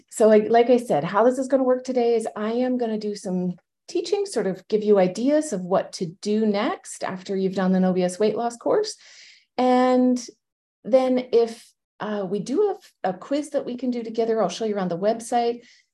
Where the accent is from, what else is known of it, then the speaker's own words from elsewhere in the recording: Ontario, Canada; I am Canadian from north of Toronto and heading back to New York.